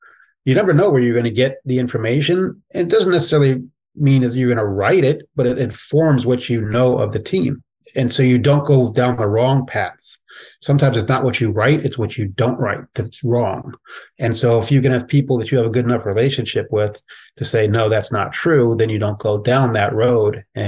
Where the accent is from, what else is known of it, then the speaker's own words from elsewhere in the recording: Dayton, Ohio, United States; I grew up an Ohio State fan. I'm from Dayton, which is about an hour away. My parents met at Ohio State.